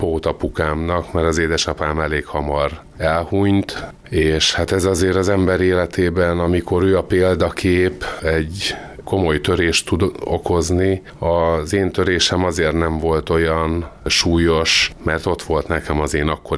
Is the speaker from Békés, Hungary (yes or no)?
yes; Gyula, Békés, Hungary; also born or lived in Elek, Hungary; Békés Csabán születtem, Békés megyéhez kötődik, Eleken éltem, ott volt az édesapám sokáig körzeti orvos, az édesanyám gyermekgyógyász a mai napig dolgozik Gyulán, de az iskoláimat Gyulán végeztem, és mivel a nagyszüleim azok Gyulán éltek